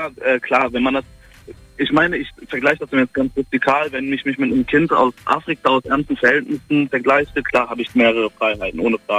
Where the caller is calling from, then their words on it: Düsseldorf, North Rhine-Westphalia, Germany; Düsseldorf.